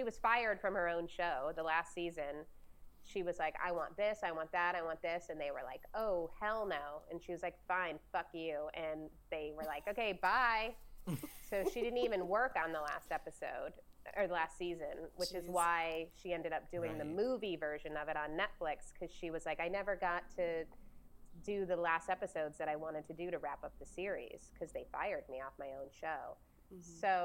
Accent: Ohio, United States; He's from Indiana. I'm from Ohio.

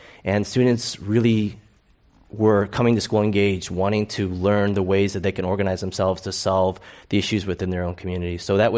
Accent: Chicago, Illinois, United States; I'm originally from Chicago, where politics seems to be a city sport that everybody participates in.

